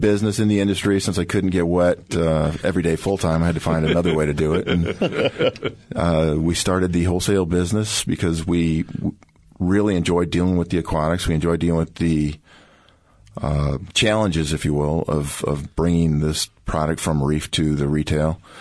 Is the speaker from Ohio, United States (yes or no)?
no; Michigan, United States; I'm from the Mid-Michigan. Graduated high school here and went to college in Florida.